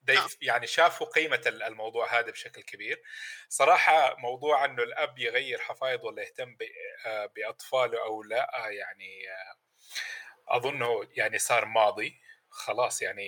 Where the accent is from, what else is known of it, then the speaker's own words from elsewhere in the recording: Mecca, Makkah Province, Saudi Arabia; أنا ولد مكة. طيب يعني أبويا مكاوي